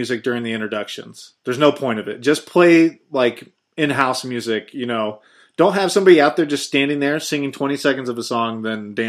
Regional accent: Ohio, United States; I'm from Ohio, dude.

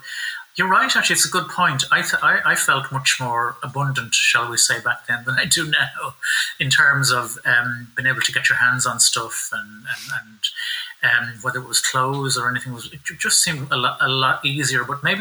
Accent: Bray, Leinster, Ireland; Yeah, back from Bray, my hometown, yeah.

